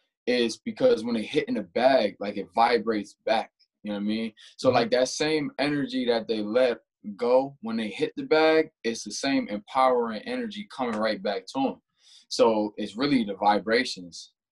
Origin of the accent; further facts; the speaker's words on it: Rochester, New York, United States; I'm from Rochester, born and raised, grew up on the, west side of the city around, you know, like Jefferson Avenue, Genesee Street, around those areas.